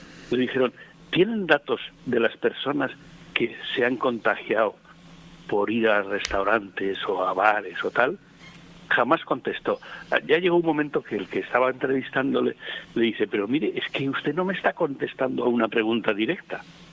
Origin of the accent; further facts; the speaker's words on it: La Laguna, Canary Islands, Spain; Se me ponen los pelos de punta cuando hablo de mi pueblo, porque si no sería un mal nacido, pero mi tierra donde he vivido 52 años de mi vida y además pues los mejores, ¿no? Pues ha sido Tenerife, ha sido la laguna.